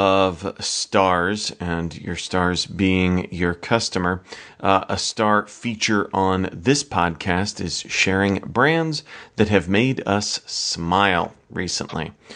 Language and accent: English; Iowa, United States; I saw Sean Johnson, who is an Olympic gymnast from Iowa, my home state.